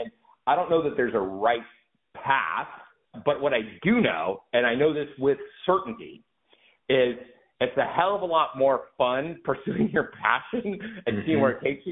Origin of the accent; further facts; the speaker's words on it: United States; And being an American, when we think of a Himalayas